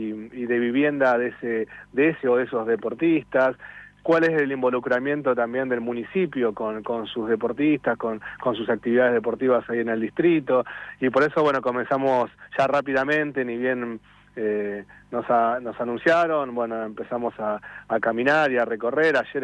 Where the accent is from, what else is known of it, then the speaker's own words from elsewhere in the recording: Buenos Aires Province, Argentina; Yo soy un orgulloso bonaerense